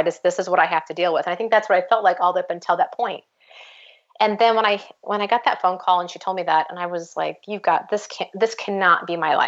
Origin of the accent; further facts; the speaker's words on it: Nebraska, United States; now in Kansas City, United States; We both hail from Nebraska, no big red. And, when we moved to Kansas City